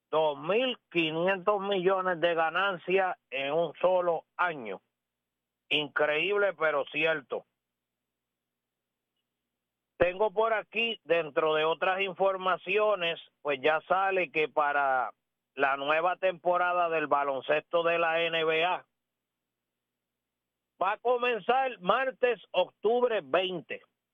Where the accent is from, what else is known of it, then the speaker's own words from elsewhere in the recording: Aguada, Puerto Rico; Josué es de Moca, yo soy de Aguada.